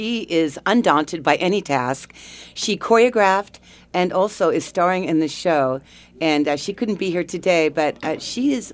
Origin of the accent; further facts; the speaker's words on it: Los Angeles, California, United States; I grew up in the L.A. area, and then when my parents retired, they decided to come back to Ojai.